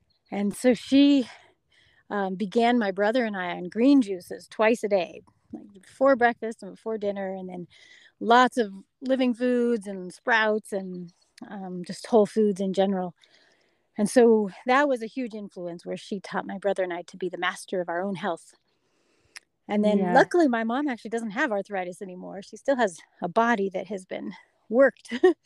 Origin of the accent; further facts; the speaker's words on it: Durango, Colorado, United States; Well, I grew up here in the Durango area, well, in Durango.